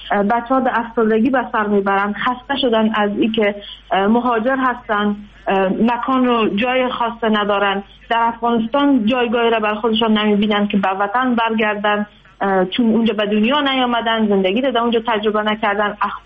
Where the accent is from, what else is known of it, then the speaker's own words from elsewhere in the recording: Iran; born there; ما ای که نه در کشور خود هویت داشتیم، در ایران به دنیا آمدیم، اونجا هم به ما هویت داده نشد، اما اینجا هویت داریم.